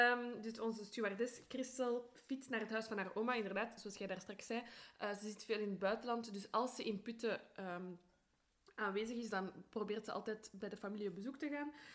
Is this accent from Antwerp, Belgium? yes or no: no; Brussels, Brussels-Capital Region, Belgium; Ik ben van Brussel, net een plumeau.